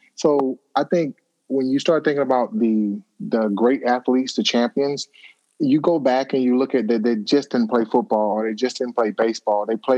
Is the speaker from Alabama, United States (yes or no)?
yes; Auburn, Alabama, United States; Oh, yeah. I grew up in Auburn, Alabama, played football there.